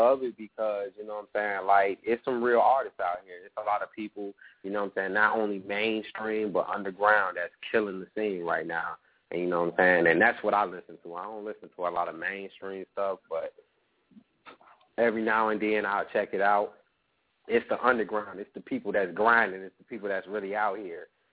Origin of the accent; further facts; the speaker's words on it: Kankakee, Illinois, United States; also born or lived in Chicago / Minneapolis; now in Atlanta, United States; I'm all over Minnesota. And I was raised in Kankakee, Illinois, back and forth, you know what I'm saying? So, you know, Kankakee, Chicago, Minneapolis, and now Atlanta.